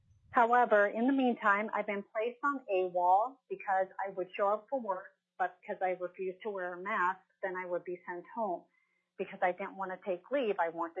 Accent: Chugiak, Alaska, United States; I'm from Chugiak, Alaska

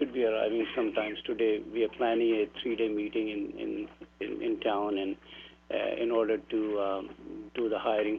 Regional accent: Fairbanks, Alaska, United States; I'm from Fairbanks, and I serve on the Alaska Commission on Aging, and I'm the current chair.

